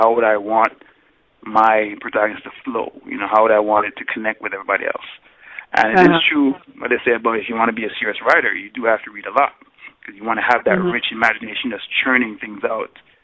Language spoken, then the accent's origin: English; Jamaica; I think that's part of just growing up on an island. Like growing up in Jamaica, whenever I wanted to kind of get things off my mind or just clear my head, I'd always go to the beach.